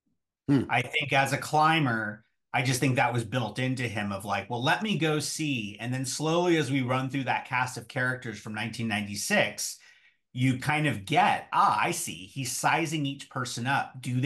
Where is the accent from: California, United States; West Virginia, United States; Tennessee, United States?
California, United States; this is the first time in my life that I, even though I grew up in California, that I have spent so much time in the Eastern Sierra.